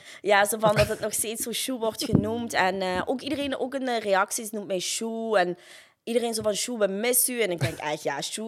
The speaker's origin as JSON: {"language": "Dutch", "region": "Flanders", "country": "Belgium", "said": "Ik zeg, ja, bij ons in Limburg of in de cité, dat is normaal om dat te zeggen."}